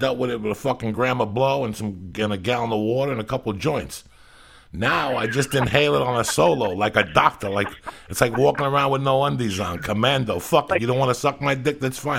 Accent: Cuba; English is a second language; now in United States; Since I came from Cuba, Nick, when you can't speak the language, that's how we learned to speak.

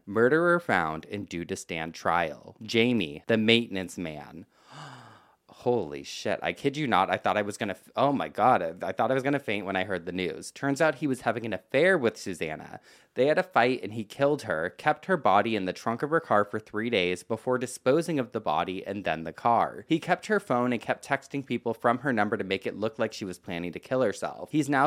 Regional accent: Transylvania, Romania; he put garlic in front of my room because he knew I was from Transylvania.

